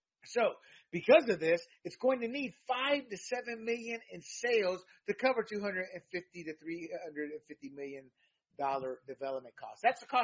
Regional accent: the South, United States; I'm a Latino, a lot of friends who are black. I grew up in the South, and we talk about this.

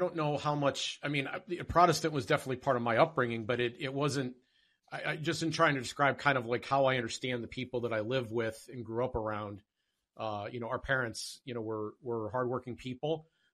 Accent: Ohio, United States; I'm from Northeast Ohio. I was born and raised, born in Cleveland and raised in Northeast Ohio.

